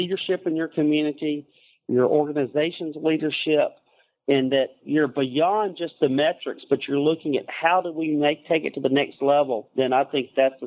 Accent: Mississippi, United States; I thought, well, maybe this is an opportunity for my home state that, you know, we can make a difference in some of the communities

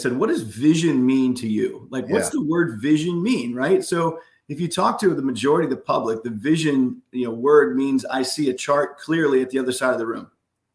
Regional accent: Pennsylvania, United States; I grew up in Central Pennsylvania, so I grew up playing sports my whole life.

